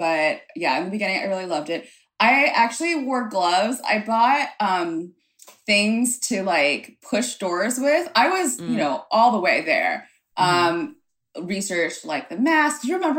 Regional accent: United States; so I'm Vietnamese American

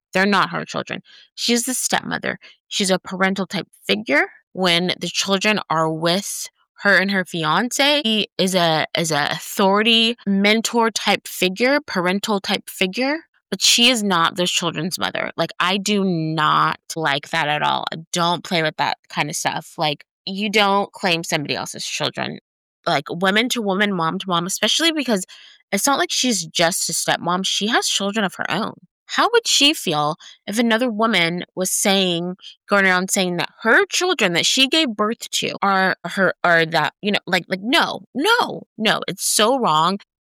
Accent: California, United States; I think that's maybe because this is where I'm from. This is my home state.

